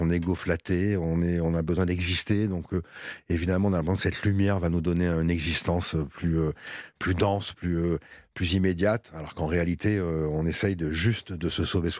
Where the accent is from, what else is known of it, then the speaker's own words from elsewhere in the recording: Strasbourg, Grand Est, France; J'ai grandi à Strasbourg et j'avais envie d'ailleurs.